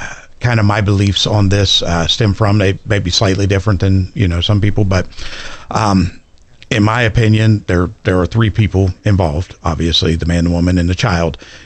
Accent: Fairview, West Virginia, United States; I'm from Fairview, West Virginia. We actually, small town, we do not have a stoplight, but we had two Church of Christ within the same small town.

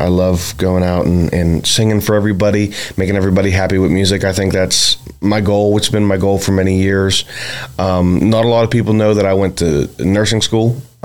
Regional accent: Bel Air, United States; So I grew up in Bel Air, and I ended up going to high school in Shadyside.

